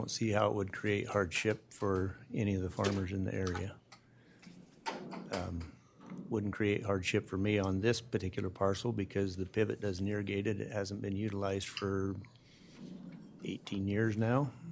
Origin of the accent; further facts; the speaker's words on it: Middleton, Idaho, United States; Third-generation farmer, born and raised in Middleton.